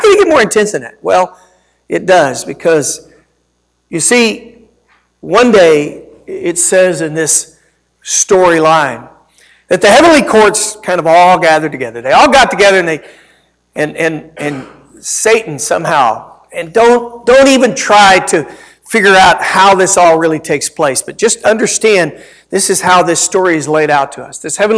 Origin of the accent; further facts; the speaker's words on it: Texas, United States; and I grew up in Texas, and I want you to know, baby, I know what it's like to haul hay, put a roof on, and work outside on lawn work when it's 100 degrees and 100% humidity.